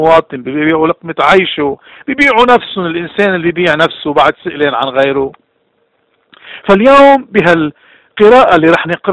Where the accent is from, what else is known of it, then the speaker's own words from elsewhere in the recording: Lebanon; منشوف نحن كلبنانيين انه موجود عنا اكتر من اي محل تاني.